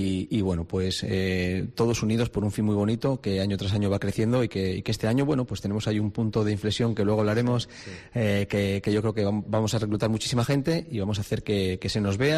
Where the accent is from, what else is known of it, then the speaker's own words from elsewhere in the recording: Cantabria, Spain; que somos cántabros y somos fuertes para poder venir